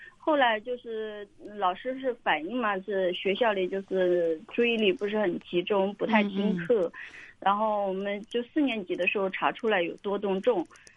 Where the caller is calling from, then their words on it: Hangzhou, Zhejiang, China; 我是杭州的那个